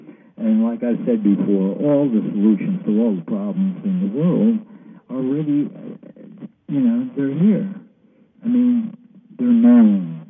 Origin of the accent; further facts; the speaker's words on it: New York City, New York, United States; I'm in from New York City, I ride the subways all the time.